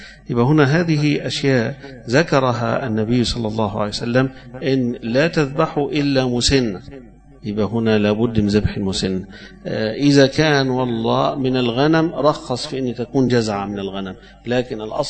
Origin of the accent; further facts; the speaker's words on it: Alexandria, Alexandria Governorate, Egypt; يعني في بلد زي عندنا في اسكندرية مثلا مش متعودين ناكل لحم الجمال،